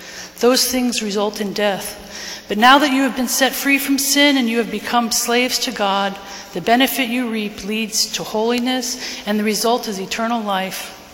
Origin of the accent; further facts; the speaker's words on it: Washington, District of Columbia, United States; born there; I was born in Washington, D.C. almost 50 years ago.